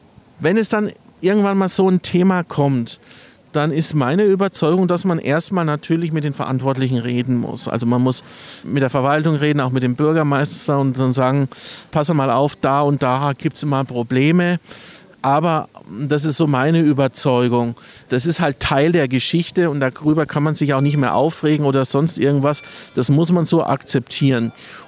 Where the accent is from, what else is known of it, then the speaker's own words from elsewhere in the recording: Coburg, Bavaria, Germany; Meine Beziehung zu Coburg würde ich jetzt mal so beschreiben, das ist meine Heimat. Ich fühle mich hier wohl